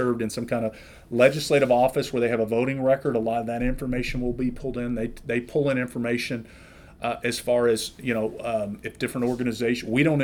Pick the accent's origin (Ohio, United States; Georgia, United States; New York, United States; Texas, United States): Texas, United States; as you mentioned, you know, I'm originally from Texas.